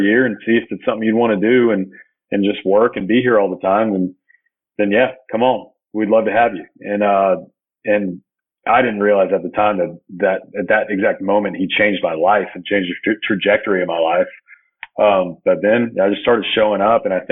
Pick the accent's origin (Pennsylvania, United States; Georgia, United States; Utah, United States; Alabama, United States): Alabama, United States; Huntsville; And I was lucky that Number one, I grew up in Huntsville.